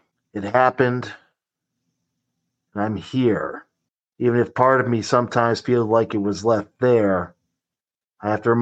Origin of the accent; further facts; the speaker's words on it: Maine, United States; also born or lived in Texas; And then moved back to my home state of Maine to escape to the wilderness and try to find myself again.